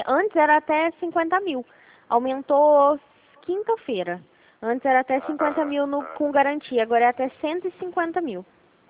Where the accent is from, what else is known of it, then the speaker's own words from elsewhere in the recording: Rio Claro, São Paulo, Brazil; Ah, eu também sou de Rio Claro.